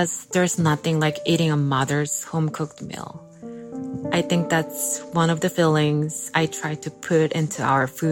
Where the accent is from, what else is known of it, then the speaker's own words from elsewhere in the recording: Seoul, South Korea; I was born and raised in Seoul, South Korea. I grew up learning to love all kinds of food.